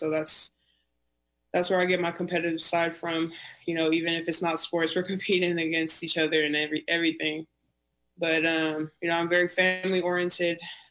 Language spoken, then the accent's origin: English; Utqiagvik, Alaska, United States; So I grew up in Alaska. I started off in the small town, Barrow, Alaska, which is the northernmost point. And, it's a small village, and I was surrounded by my native community a lot over there, my Inupiat community.